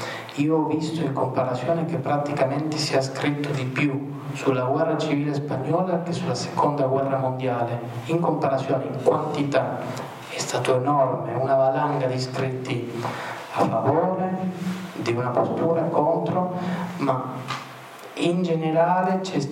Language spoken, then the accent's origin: Italian; Argentina; E lo posso dire perché io sono argentino e questo succede spesso là.